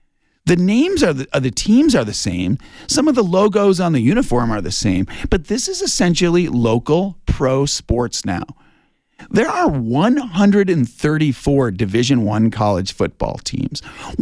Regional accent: Detroit, Michigan, United States; I learned a lot about this in sports from my father growing up in Detroit, Michigan.

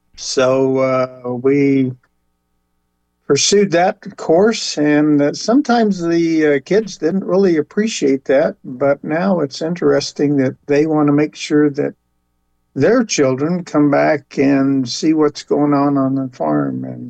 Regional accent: New Mexico, United States; now in Arizona, United States; I'm from New Mexico originally, and chili kind of got in my blood. I came over to southeastern Arizona

